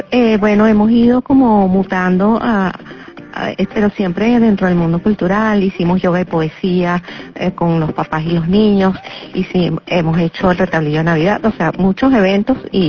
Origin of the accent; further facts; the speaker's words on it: Venezuela; para nosotros como venezolanos